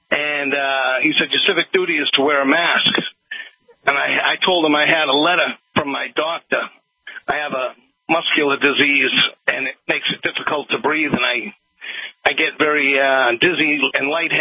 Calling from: Alabama, United States; I come back from California. I'm a long-distance truck driver. I live in Alabama.

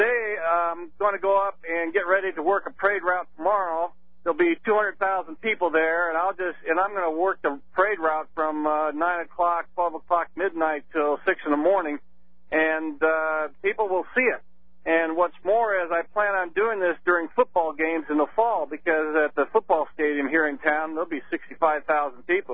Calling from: Provo, Utah, United States; Yeah, I'm calling from Utah, Provo, Utah.

